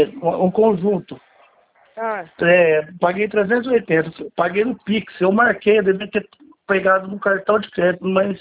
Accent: Marília, São Paulo, Brazil; mas eu sou daqui de Marília.

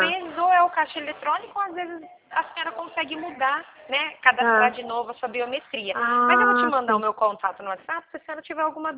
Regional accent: Porto Ferreira, São Paulo, Brazil; eu sou de Porto Ferreira, aqui do interior

